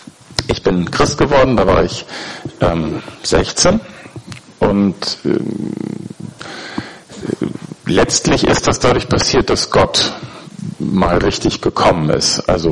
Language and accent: German; Schleswig-Holstein, Germany; Ich komme aus Nordfriesland, ja.